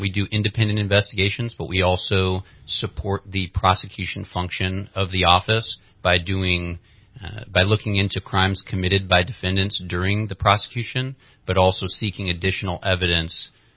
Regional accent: Redding, California, United States; also born or lived in San Diego; Yeah, so I was raised predominantly in Redding. My family lived in San Diego in my early childhood years, yeah. and then we moved up to Redding, and I was predominantly raised here.

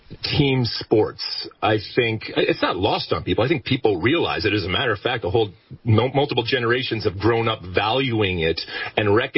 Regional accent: Michigan, United States; But I am certainly a product of the youth soccer system, although growing up in Michigan, I actually played as much and at times even more hockey growing up

